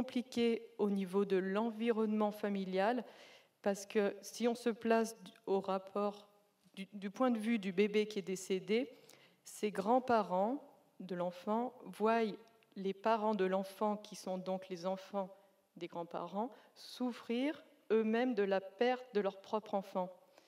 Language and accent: French; Auvergne-Rhône-Alpes, France; je suis de Savoie.